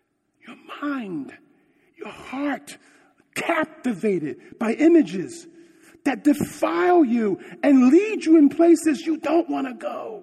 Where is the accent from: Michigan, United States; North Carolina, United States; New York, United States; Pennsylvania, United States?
Pennsylvania, United States; Philadelphia; And yes, I'm from Philly. I use my horn.